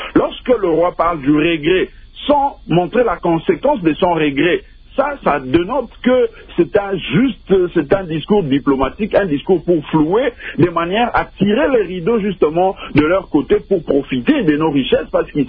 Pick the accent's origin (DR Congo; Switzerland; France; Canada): DR Congo; nous, en tant que Congolais, nous ne pouvons pas compter sur la Belgique